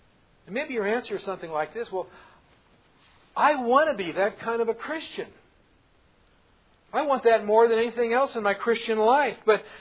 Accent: Oakland, California, United States; I was surprised because we grew up around Oakland, and when Oakland A's were kind of our team with the kids growing up

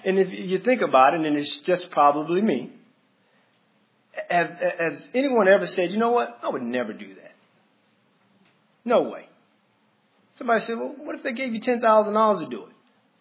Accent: Mississippi, United States; I came from Mississippi.

